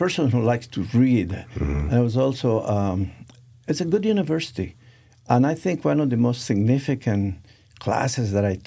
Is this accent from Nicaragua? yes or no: yes; Nicaragua; since I'm from Nicaragua and they had a dictatorship there, military dictatorship for the last 40 years